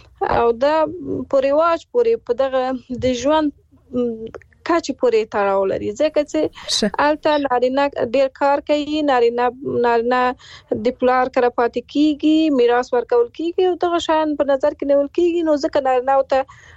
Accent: Afghanistan; زه په افغانستان کې پیدا شوې او لوی شوې یم

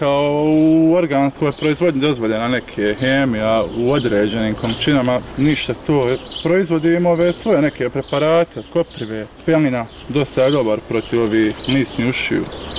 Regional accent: Mostar, Federation of Bosnia and Herzegovina, Bosnia & Herzegovina; baš kod nas u Mostaru je to ono

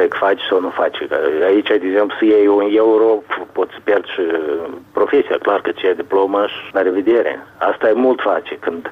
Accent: Moldova; noi, ca moldoveni, încă nu putem să ne arătăm dignitatea noastră, mândria noastră.

